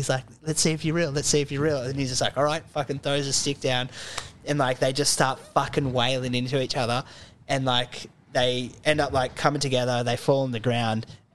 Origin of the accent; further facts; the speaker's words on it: Australia; I love Australia and being an Australian